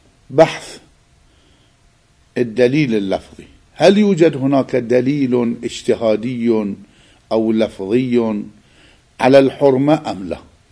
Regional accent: Iraq; هذا يسمى عندنا بالعراق عسل التمر

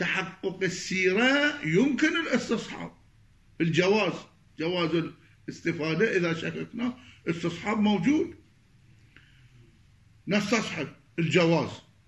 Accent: Iraq; عندنا بالعراق يسمون برجوازيين، هنا يسمون فؤدال

